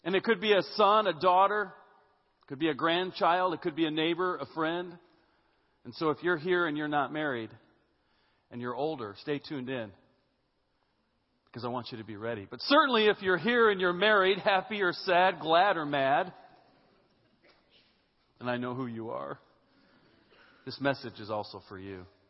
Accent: Iowa, United States; But I'm from Iowa.

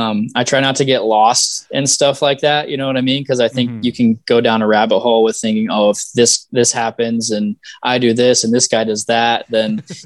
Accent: Cincinnati, Ohio, United States; So I'm from Cincinnati, grew up a Reds fan.

